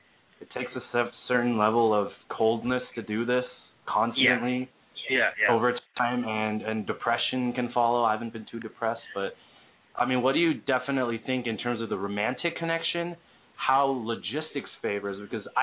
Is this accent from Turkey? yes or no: yes; Turkey; I'm actually from Turkey. I'm part brown, so not too brown.